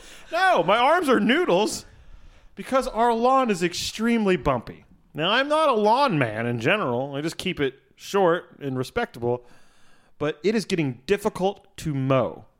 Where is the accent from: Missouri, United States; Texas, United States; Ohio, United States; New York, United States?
Missouri, United States; St. Louis; born there; also born or lived in Vietnam / Alabama; I was born in St. Louis, Missouri. Moved to Vietnam for a little bit. Did about 18 years there.